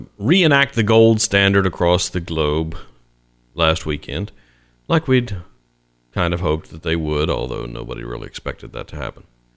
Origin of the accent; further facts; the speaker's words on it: Huntington, West Virginia, United States; And it's my hometown. These people in Huntington, West Virginia, are going to outlast everyone else in the coming collapse